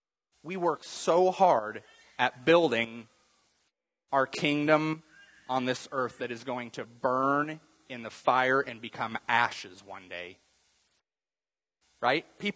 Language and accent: English; United States; I mean, within reason, as an American, you can basically figure out a way to get almost anything that you want.